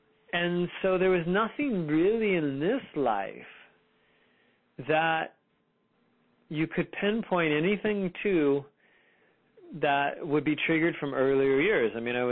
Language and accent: English; Fremont, California, United States; And so I grew up in Fremont, California.